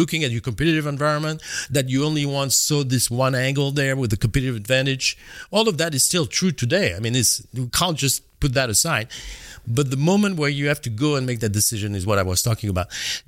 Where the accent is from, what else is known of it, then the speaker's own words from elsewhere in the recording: French Alps, France; I grew up in the Alps. Now we know for a fact that I'm French.